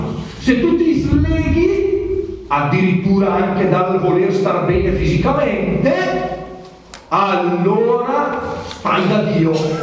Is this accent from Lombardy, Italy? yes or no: yes; Brescia, Lombardy, Italy